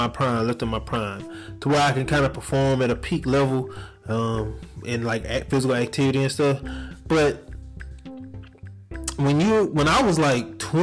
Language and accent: English; the South, United States; And I'm from the South, so when we eat to get full.